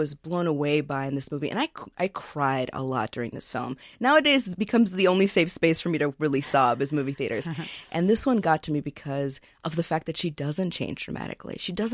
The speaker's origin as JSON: {"language": "English", "town": "Miami", "region": "Florida", "country": "United States", "tie": "born or raised there", "said": "And it was the first time that I, growing up in Miami, saw this."}